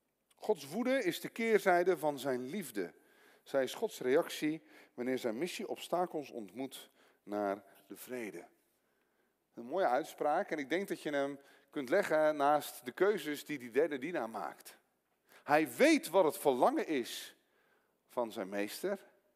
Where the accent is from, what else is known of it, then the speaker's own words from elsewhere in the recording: Ede, Gelderland, Netherlands; Ik kom uit Ede, wij doen aan bossen.